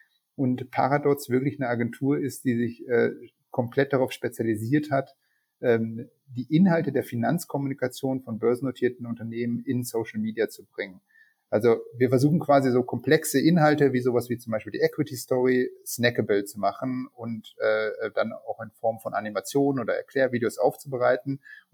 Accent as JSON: {"language": "German", "town": "Münster", "region": "North Rhine-Westphalia", "country": "Germany", "lives_now": "Vienna, Austria", "said": "Also wie man schon hört, ich bin kein gebürtiger Wiener. Ich komme aus Münster."}